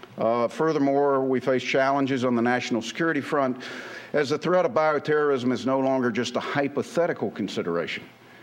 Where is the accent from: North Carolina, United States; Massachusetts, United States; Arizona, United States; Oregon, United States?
North Carolina, United States; Companies like AlphaVax, Hemocellular, EMD in my home state of North Carolina hold promising new therapies